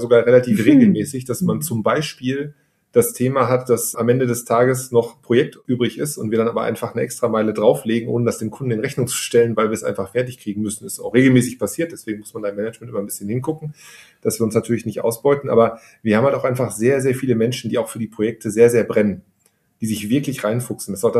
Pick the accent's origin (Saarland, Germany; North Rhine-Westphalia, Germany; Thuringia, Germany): North Rhine-Westphalia, Germany; Dortmund; Ich bin Dortmunder, geboren und aufgewachsen, war dann zwischendurch zum Studium mal woanders. Eine kurze Zeit, habe aber auch meine Familie hier, Eltern, Schwiegereltern, Kinder, Frau, alles in der Region. Bin auch der Region emotional sehr verbunden.